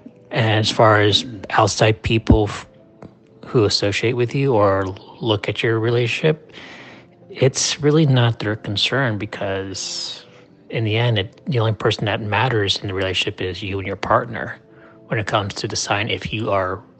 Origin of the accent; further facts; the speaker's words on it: New York, United States; I'm originally from New York, the state, not the city.